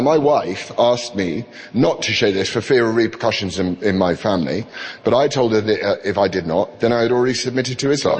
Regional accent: England, United Kingdom; I show you this as an Englishman who believes in free speech.

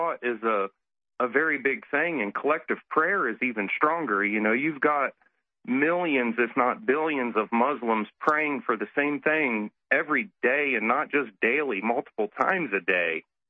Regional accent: Ohio, United States; And I know right here in my home state of Ohio, Senate Bill 87 just recently passed the Senate

